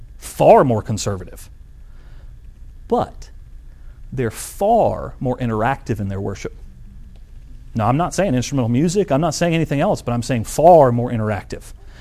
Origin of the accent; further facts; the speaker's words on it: Italy; English is a second language; because I grew up in Italy, I learned English later on when I was 14.